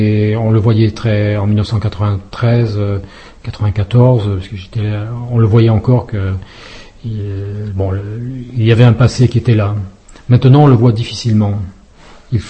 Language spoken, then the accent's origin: French; France; Moi, en tant que Français, j'aime bien discuter politique, économie.